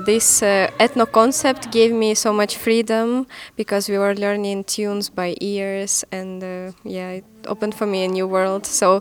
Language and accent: English; Ukraine; English is a second language; I'm from Ukraine and I play accordion.